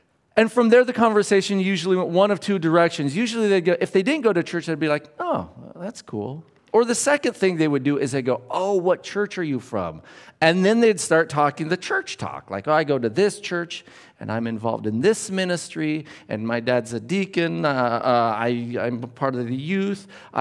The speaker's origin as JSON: {"language": "English", "country": "United States", "said": "And I'd tell them, I'm from the United States."}